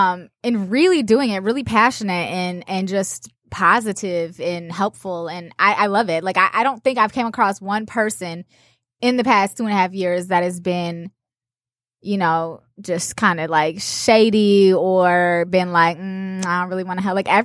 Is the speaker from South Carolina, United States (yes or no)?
no; Lansing, Michigan, United States; also born or lived in Jackson; And I was born in Jackson, but then I was raised in Lansing. But Jackson and Lansing are very similar